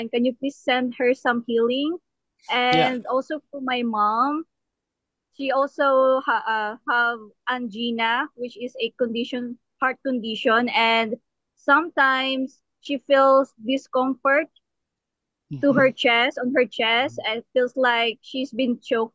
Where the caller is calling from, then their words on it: Philippines; I'm from the Philippines right now.